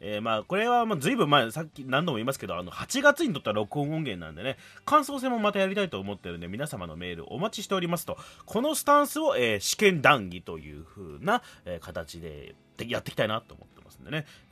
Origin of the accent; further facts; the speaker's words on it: Fukuoka, Japan; こっち博多っ子ですからね